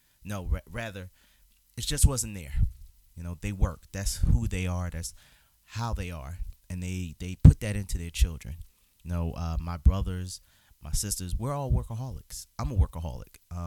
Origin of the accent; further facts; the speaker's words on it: Philadelphia, Pennsylvania, United States; They had two cars, you know, and we're growing up in North Philly, we're doing pretty good, you know